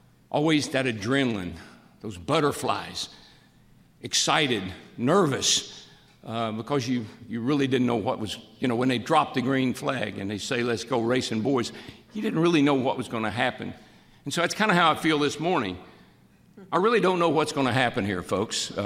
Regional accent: Owensboro, Kentucky, United States; I grew up in Owensboro, Kentucky. My mom and dad drove a Pepsi Cola truck. Mom was a cashier at the local grocery store. Had two brothers and two sisters.

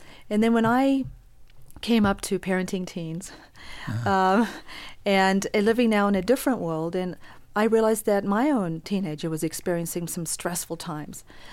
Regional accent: South Africa; now in United States; when I moved to the United States, I experienced a lot of change and loss. I came from South Africa. I'd never watched a television in my life.

